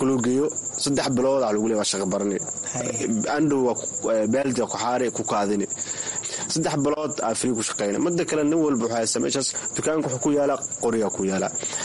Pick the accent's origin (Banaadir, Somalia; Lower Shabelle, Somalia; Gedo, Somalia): Banaadir, Somalia; Mogadishu; now in Kenya; walaal macaan, horta waagi hore waxaan ka imaaday soomaaliya, khaasatan hamar xaafadnagadegna waxaa waaye saybiano.